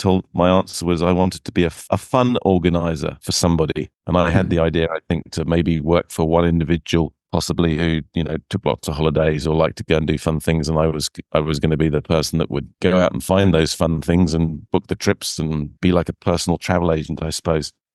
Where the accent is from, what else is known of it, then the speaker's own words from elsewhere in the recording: London, United Kingdom; I'm English originally, so I was brought up in central London, or born in central London, went to school just outside London.